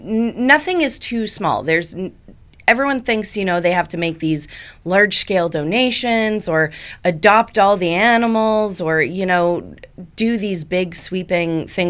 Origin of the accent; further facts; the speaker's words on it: Canada; I'm Canadian, so it's just too hot here from from March on for me.